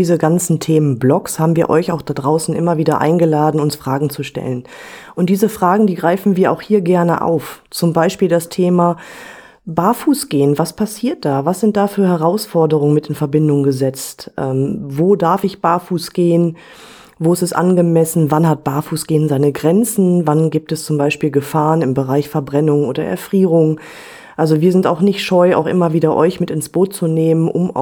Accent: Werther, North Rhine-Westphalia, Germany; ich bin ebenfalls Fußcoach und komme aus dem schönen Werther in NRW.

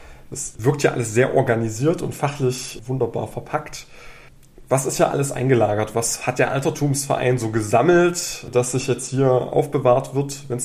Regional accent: Thuringia, Germany; Für mich als Thüringer ist das ein besonders faszinierender Vergleich.

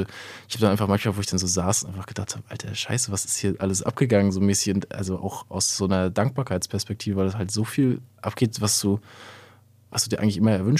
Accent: Rostock, Mecklenburg-Vorpommern, Germany; Ich mag Rostock, ich bin in Rostock groß geworden, ich liebe das alles.

